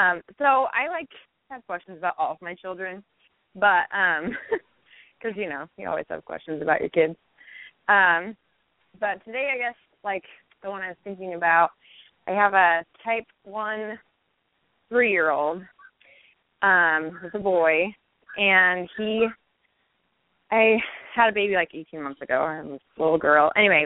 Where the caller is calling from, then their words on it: Virginia, United States; I'm calling from Virginia. I'm coming to see you next week in Baltimore.